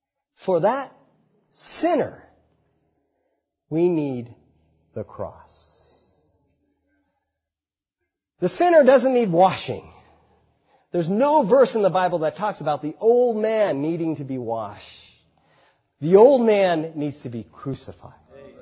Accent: United States; born there; I'm Chinese. But I was born in America. I hardly speak Chinese.

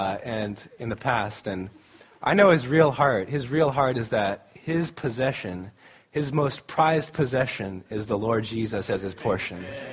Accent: California, United States; And I think he mentioned to you that we're from Southern California.

